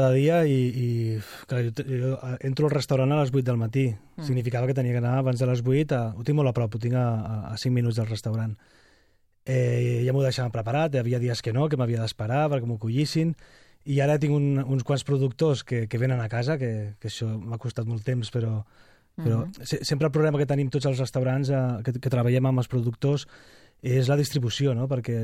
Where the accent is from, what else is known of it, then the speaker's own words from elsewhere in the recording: Sant Boi de Llobregat, Catalonia, Spain; jo sóc de Sant Boi, vaig néixer allà